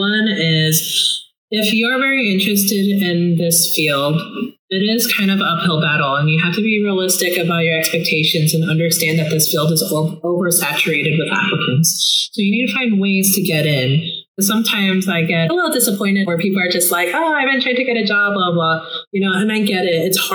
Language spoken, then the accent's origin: English; Idaho, United States; because I grew up in Idaho.